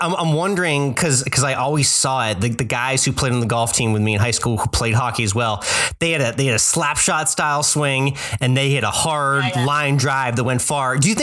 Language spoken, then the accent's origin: English; Northeast, United States; I grew up playing in the Northeast and I played on the golf team in high school